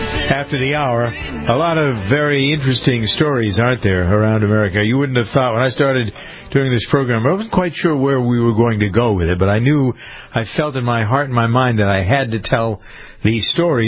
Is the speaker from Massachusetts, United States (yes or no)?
yes; Framingham, Massachusetts, United States; a hearing that we had in my hometown of Framingham a couple of weeks ago